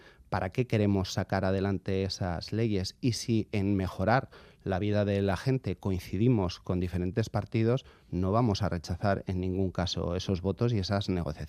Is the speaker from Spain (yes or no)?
yes; Basque Country, Spain; nosotros como socialistas vascos